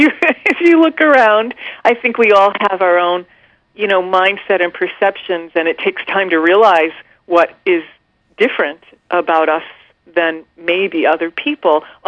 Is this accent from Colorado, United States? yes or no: no; Queens, New York, United States; I grew up in Queens, New York.